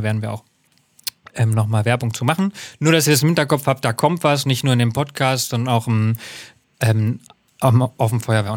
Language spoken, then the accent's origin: German; Hesse, Germany